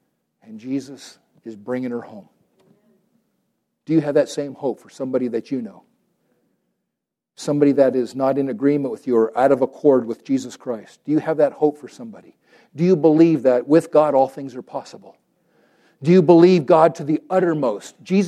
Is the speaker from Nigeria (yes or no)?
no; Puerto Rico; Growing up in Puerto Rico, we had a horse.